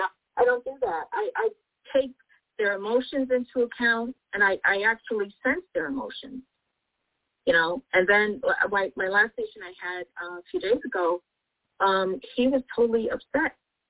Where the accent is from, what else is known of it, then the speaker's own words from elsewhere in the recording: New York City, New York, United States; I'm from New York City, okay? We don't beat around the bush, okay?